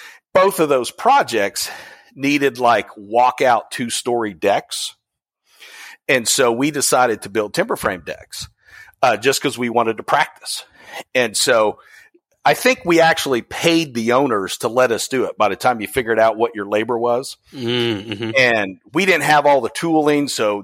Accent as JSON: {"language": "English", "town": "Beaver Falls", "region": "Pennsylvania", "country": "United States", "tie": "born or raised there", "said": "I grew up in Beaver Falls, Pennsylvania."}